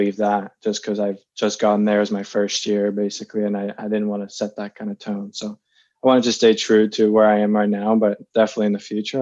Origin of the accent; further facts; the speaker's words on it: Slovakia; now in Canada; I myself don't know if I am a Canadian or not a Canadian yet officially, but right. If I consider myself a Canadian or Slovakian, I obviously am very still, the roots are still very important to me. And mostly my dad does keep in touch with back in Slovakia